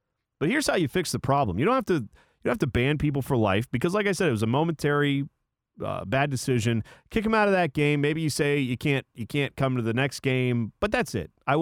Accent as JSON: {"language": "English", "region": "Ohio", "country": "United States", "tie": "born or raised there", "said": "This guy was born in Oregon. I was born in Ohio. Guess where we both live? Oregon and Ohio, the places we grew up."}